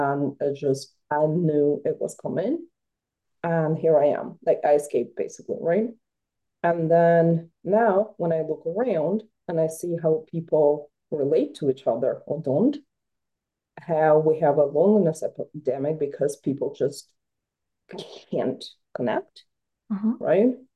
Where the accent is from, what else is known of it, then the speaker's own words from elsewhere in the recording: Ukraine; I'm from the region that used to be Ukraine and no longer Ukraine.